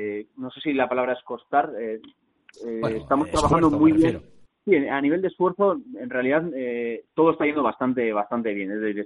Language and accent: Spanish; Eibar, Basque Country, Spain; also born or lived in San Sebastián; yo soy de Eibar y he residido muchos años también en San Sebastián